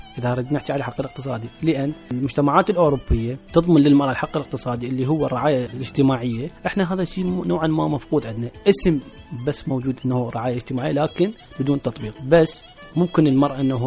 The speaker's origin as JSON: {"language": "Arabic", "country": "Iraq", "said": "هاي تحياتي لكل أهلي هناك بالعراق"}